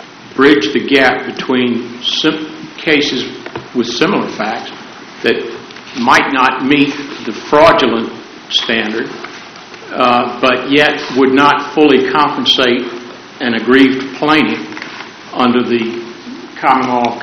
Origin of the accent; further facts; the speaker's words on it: Lynchburg, Virginia, United States; from Lynchburg, Virginia.